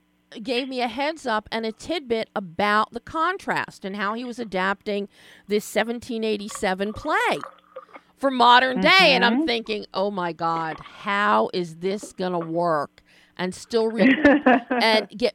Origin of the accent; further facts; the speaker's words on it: Philadelphia, Pennsylvania, United States; I'm from Philly. I'm from Philly. Believe me, I know colonial America.